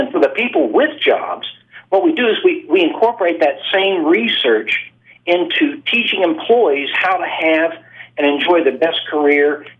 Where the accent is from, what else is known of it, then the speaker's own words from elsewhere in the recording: West Virginia, United States; Well, my academics are from the University of New Mexico and Glendale State College, where I grew up in West Virginia